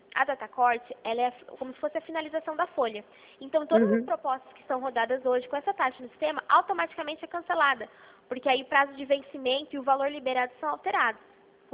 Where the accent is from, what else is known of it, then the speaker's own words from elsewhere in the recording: Americana, São Paulo, Brazil; Eu sou de Americana